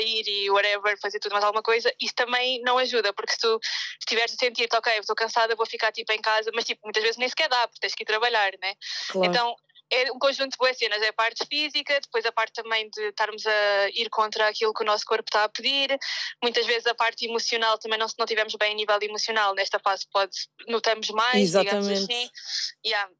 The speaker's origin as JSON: {"language": "Portuguese", "town": "Sintra", "region": "Lisbon", "country": "Portugal", "said": "Ok, então eu sou da linha de Sintra."}